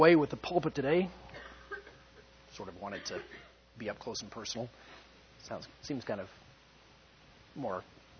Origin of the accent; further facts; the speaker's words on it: United States; They know I'm American, so they didn't kiss me